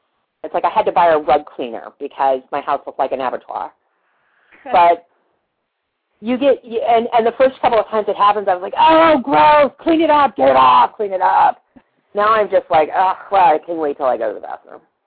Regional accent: Maine, United States; now in Seattle, United States; It's the same way in New England, because I came from Maine before I moved to Seattle.

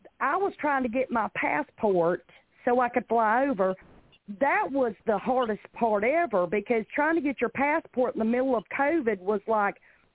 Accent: Packlet, South Carolina, United States; accent: Southern; I am from a little bitty town called Packlet in South Carolina.

